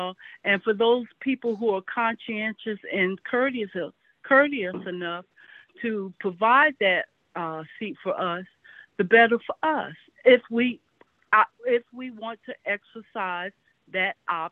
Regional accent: Bowie, Maryland, United States; I'm from Bowie, Maryland, and I have access to the train and bus services in Washington, D.C.

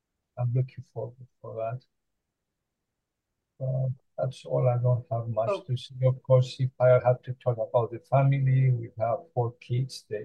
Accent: Cyprus; moved away as an adult; also born or lived in Italy; now in United States; because it's easier. I was born in Cyprus in the Mediterranean Sea, where I spent most of my life.

